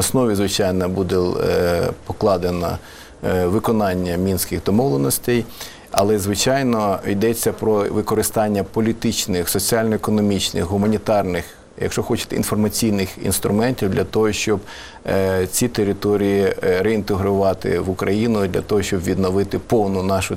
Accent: Donetsk Oblast, Ukraine; born there; Я народився на Донеччині

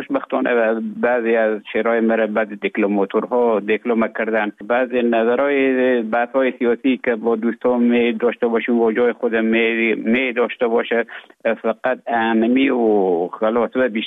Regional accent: Afghanistan; moved away as an adult; also born or lived in Russia; now in Finland; من در افغانستان بودم. بعد از ای که از افغانستان طالبو آمدن، به اوج گذاره ما کمک مشکل بود و آمدم به طرف های روسیه و از روسیه آمدم به ایجه بفنلا.

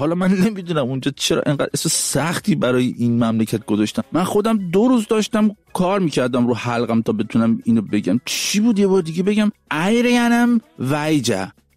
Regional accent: Iran; ما ایرانی هستیم عزیزان و اون پدرانمون هم حالا ایرانی هم بودن دیگه، حالا پرشیان هم بودن و از این حرفا و آریایی.

